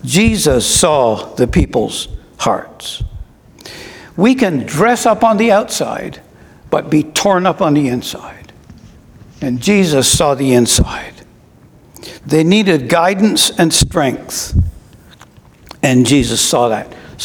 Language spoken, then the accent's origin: English; Scotland, United Kingdom; moved away; I was born and raised in Scotland, and I've only been back there once.